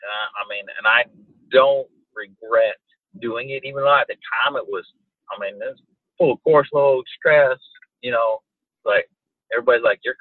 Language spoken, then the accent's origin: English; Colorado, United States; also born or lived in Washington State; So originally I grew up in Colorado in the Rocky Mountains.